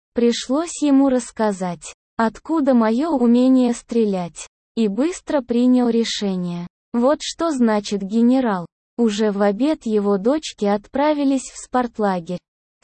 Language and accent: Russian; Germany; я вырос в ГДР, в ГСВГ. группе советских войск в Германии.